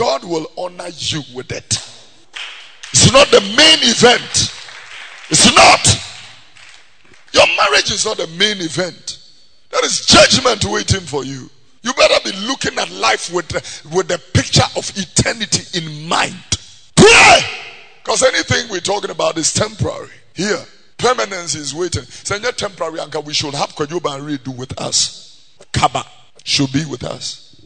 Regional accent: Abeka, Greater Accra, Ghana; This is the area where I was born. I was born here in Tesano. I grew up here in Abeka and Fadama. This is my birth community.

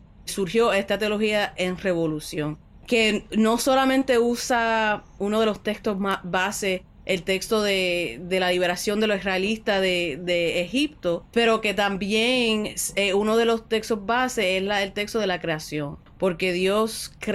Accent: Puerto Rico; de Puerto Rico, yo soy de Puerto Rico

